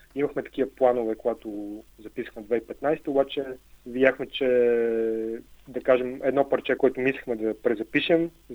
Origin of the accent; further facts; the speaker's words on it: Sofia, Sofia City, Bulgaria; Още повече, че ние обума го записахме в Пловдив, а ние сме от София.